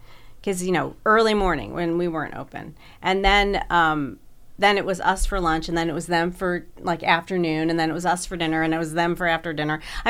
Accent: Tewksbury, New Jersey, United States; I grew up in like a rural part of New Jersey. It's called Tewksbury, and it's in Hunterdon County.

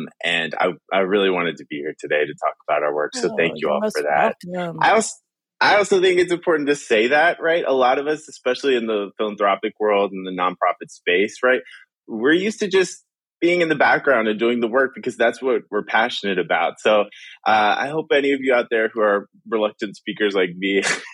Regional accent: Lewisburg, West Virginia, United States; I grew up in West Virginia, a little town called Lewisburg.

